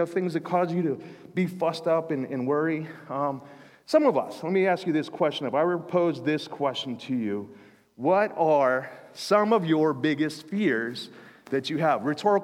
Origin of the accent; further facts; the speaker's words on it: Beaver Falls, Pennsylvania, United States; But there was these tensions and worries that we had growing up in Beaver Falls.